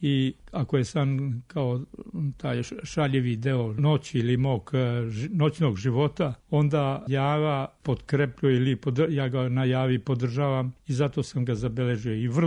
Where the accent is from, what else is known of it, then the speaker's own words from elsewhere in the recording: Rožaje, Rožaje Municipality, Montenegro; U Rožemu, u mom zavičaju, tamo moja braća imaju neku štamparsku mašinu za obrasce